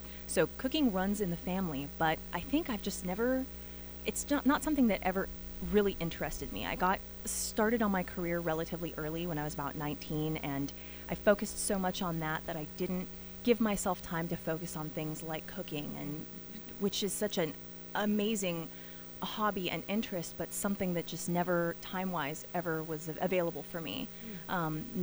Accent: Healdsburg, California, United States; I grew up in Healdsburg, which I think is the food mecca of the world. It's a wonderful small town, but it has the best restaurants.

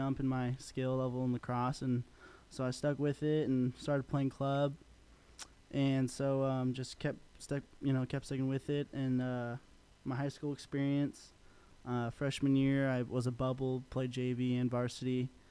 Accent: Santa Cruz, California, United States; born there; I knew I wanted to go back to California because, you know, I was born in Santa Cruz.

